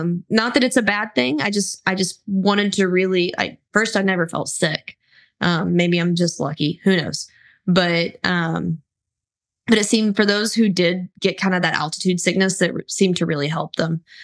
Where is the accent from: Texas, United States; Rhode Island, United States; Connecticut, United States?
Texas, United States; Dallas; Once again, we're from the Texas area, specifically the North Texas Dallas area.